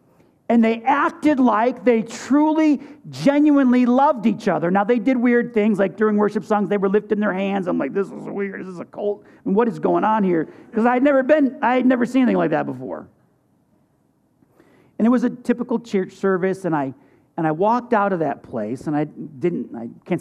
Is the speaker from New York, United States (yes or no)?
yes; New York, United States; Now, I grew up Roman Catholic. I'm Sicilian. I grew up in New York.